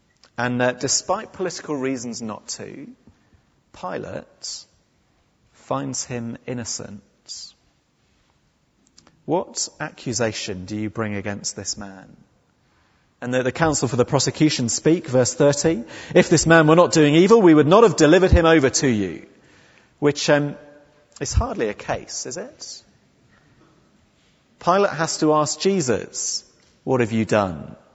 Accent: England, United Kingdom; I'm proud of being English, and I'm proud of being able to trace my family back to however many generations.

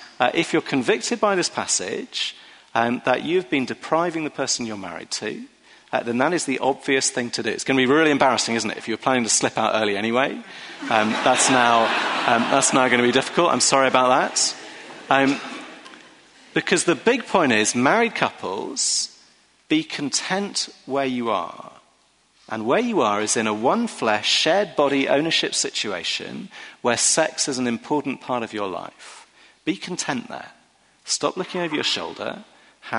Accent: United Kingdom; Now, as a British person with a young female GP, I assure you, I would not have wanted to be in that GP's room.

